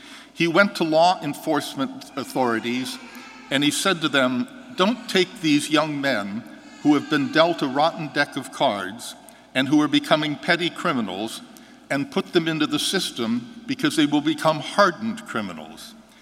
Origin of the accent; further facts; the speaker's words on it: Johnsonburg, Pennsylvania, United States; also born or lived in St. Mary's; I was born in St. Mary's. I grew up in Johnsonburg.